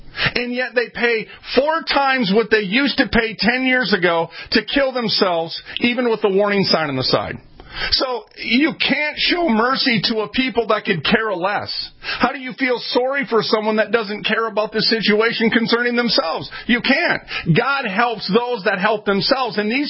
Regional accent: Minneapolis, Minnesota, United States; I'm from North Minneapolis.

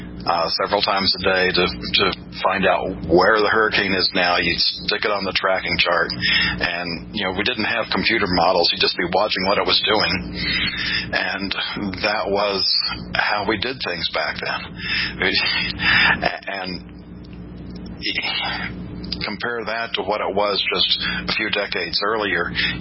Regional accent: Texas, United States; And, you know, I've talked about, I grew up in Southeast Texas.

